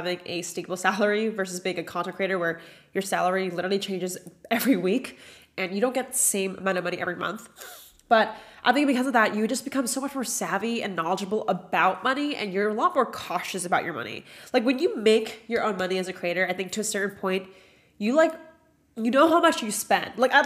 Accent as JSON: {"language": "English", "region": "Washington", "country": "United States", "tie": "born or raised there", "lives_now": "Los Angeles, United States", "said": "I grew up in Washington near Portland, Oregon, and it was fucking cold. And YouTube literally brought me from my small hometown to living in Los Angeles."}